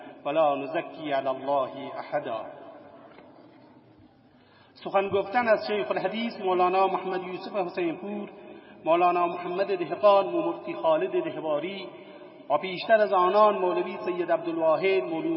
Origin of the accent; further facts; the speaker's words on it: Asfij, Yazd, Iran; روزهایی را به خاطر می آورم که در کوچه پس کوچه های زادگاه من روستای آسفیج در پیش می دویدم.